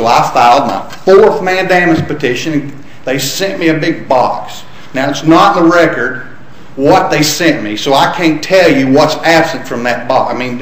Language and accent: English; Knoxville, Tennessee, United States; I'm from Knoxville, Tennessee.